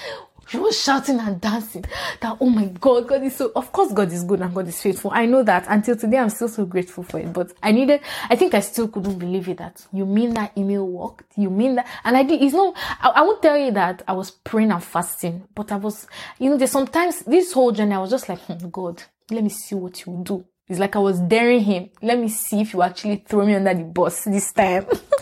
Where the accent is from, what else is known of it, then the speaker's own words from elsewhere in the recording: Nigeria; I said, see, I'm Nigerian before I'm black. Oh, me, I don't understand this black.